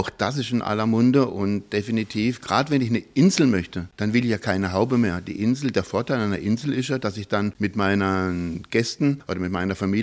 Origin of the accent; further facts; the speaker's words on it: Freiburg, Baden-Württemberg, Germany; vielleicht hört man es auch in meinem Dialekt, dass ich kein gebürtiger Hamburger und kein gebürtiger Berliner bin, sondern ich komme aus Freiburg, aus dem Schwarzwald und wohne aber seit 2015, wohne ich fest hier.